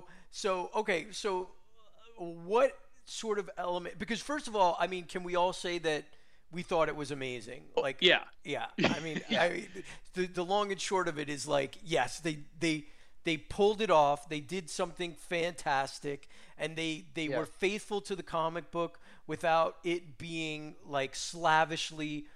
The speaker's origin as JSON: {"language": "English", "town": "New York City", "region": "New York", "country": "United States", "tie": "born or raised there", "said": "Yeah, it's not the Hell's Kitchen that it was like when I grew up like around New York."}